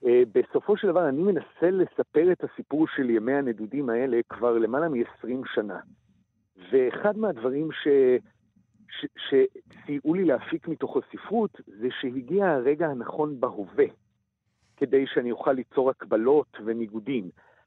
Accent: Jerusalem, Jerusalem District, Israel; now in France; והגבעה הצרפתית היא גם השכונה שבה גדלתי בירושלים

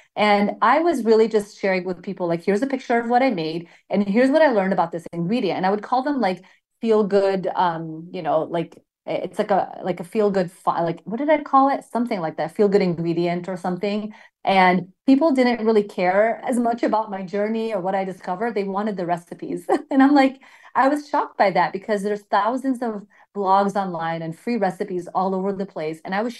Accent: Sierra Leone; I grew up in Sierra Leone, Africa, and, you know, living there, a lot of things were just had to be made from scratch.

